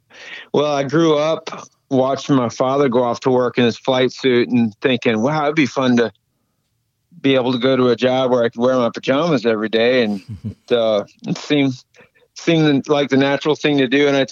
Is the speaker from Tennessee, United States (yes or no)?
no; Orange, California, United States; born there; I was born in Orange, California, Orange County, a suburb of Los Angeles area.